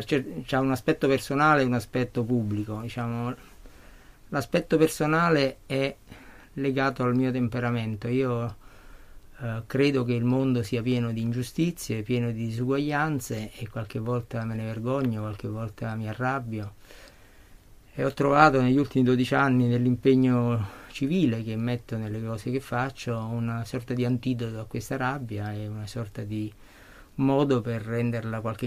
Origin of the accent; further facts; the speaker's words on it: Naples, Campania, Italy; born there; also born or lived in New York, United States / Rome; sono nato a Napoli e quindi … in realtà, e sono matematico. Ho fatto gli studi un po' a Napoli, un po' a Roma, un po' negli Stati Uniti